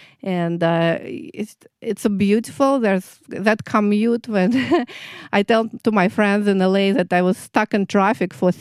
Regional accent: Samara, Samara Oblast, Russia; born there; English is a second language; I was born in Kuybyshev. Now it's Samara. It's a central Russia. It's almost a border in between European and Asian, Siberian part of Russia.

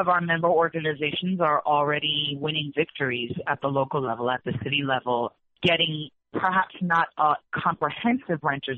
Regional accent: New York, United States; I'm from New York

